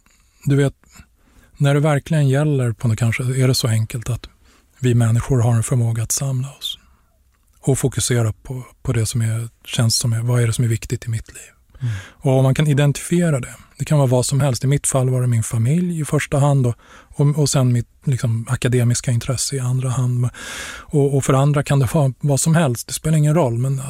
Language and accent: Swedish; Stockholm, Stockholm County, Sweden; Jag är ju uppvuxen i Stockholm. Jag åkte ju alltid tunnelbana sedan jag var liten unge.